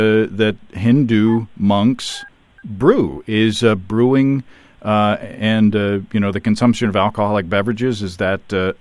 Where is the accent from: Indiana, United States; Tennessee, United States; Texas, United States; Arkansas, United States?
Arkansas, United States; Growing up in Arkansas, you know, when we talk about religious diversity, we talk about towns that have both a Baptist church and a Methodist church.